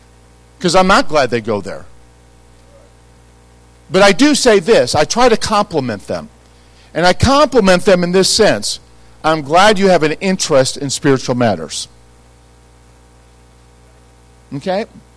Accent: California, United States; They probably think I'm a weirdo from California.

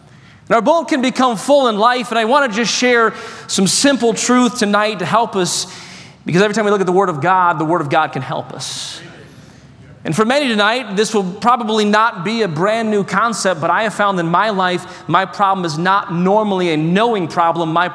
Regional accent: Michigan, United States; But I come from Michigan, where it rains like every day.

